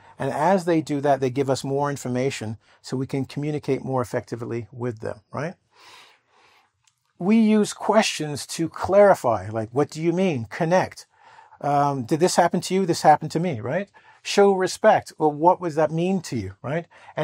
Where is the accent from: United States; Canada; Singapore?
Canada; Toronto, Ontario; I'm actually asking, and I'm from the city.